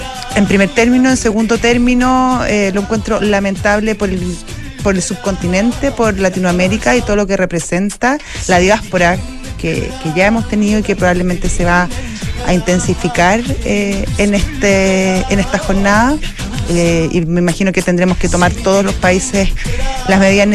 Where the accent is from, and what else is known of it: Chile